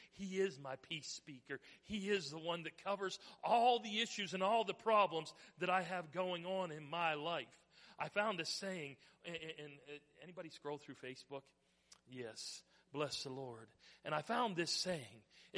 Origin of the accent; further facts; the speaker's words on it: Parker, Pennsylvania, United States; I grew up in Parker, Pennsylvania. I spent pretty much the first 38 years of my life in Parker, Pennsylvania.